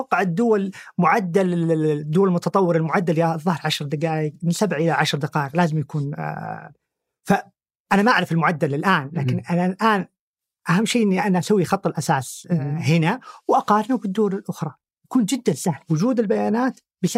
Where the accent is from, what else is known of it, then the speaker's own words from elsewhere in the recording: Saudi Arabia; يمكن أنا كبير، إنه مو بكل السيارات كانت عندنا في السعودية قبل 20 سنة